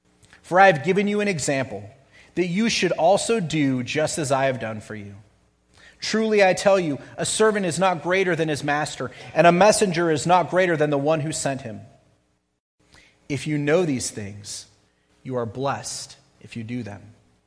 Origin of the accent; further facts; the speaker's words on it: Utah, United States; Most of you probably don't know what I'm talking about because you weren't born and raised in Utah.